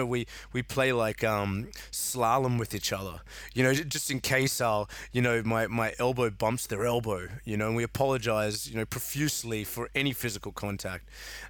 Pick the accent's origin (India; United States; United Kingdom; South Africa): South Africa; I came from a very stoic background. I'm South African like you.